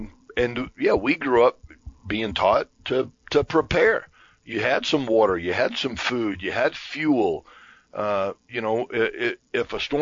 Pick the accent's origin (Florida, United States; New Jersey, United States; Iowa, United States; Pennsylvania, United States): Florida, United States; growing up in Florida, I was not taught that, you know, because it didn't apply.